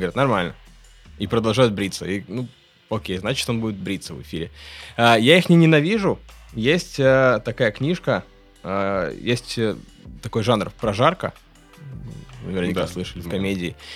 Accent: Kursk Oblast, Russia; я родом из Курской области, и я не могу ненавидеть этих людей, потому что я там первые 25 лет жизни прожил среди них

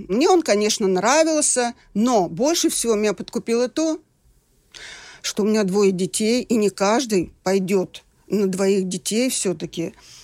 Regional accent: Nizhny Novgorod, Nizhny Novgorod Oblast, Russia; Родилась я в Нижнем Новгороде, в обыкновенной рабочей семье.

